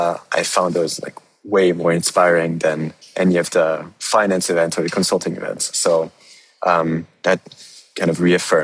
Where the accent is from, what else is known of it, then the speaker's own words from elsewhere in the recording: Paris, Île-de-France, France; So I grew up in Paris and spent most of my childhood there.